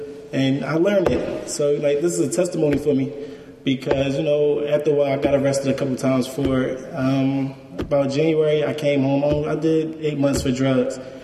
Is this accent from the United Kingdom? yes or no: no; Philadelphia, Pennsylvania, United States; Now, violence, I'm from West Philadelphia.